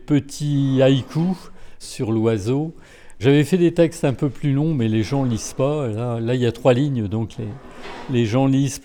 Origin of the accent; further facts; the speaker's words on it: Cauchy-à-la-Tour, Hauts-de-France, France; Je suis de Cauchy à la Tour, donc dans le Pas-de-Calais. Donc Cauchy à la Tour, qui est pas très loin de Béthune-Bruay, quoi.